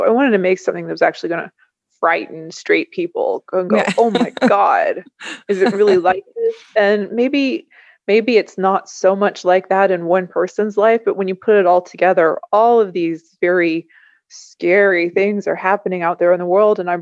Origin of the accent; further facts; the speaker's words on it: Kentucky, United States; No, I've stayed in my hometown in Kentucky, and it's been much better for me.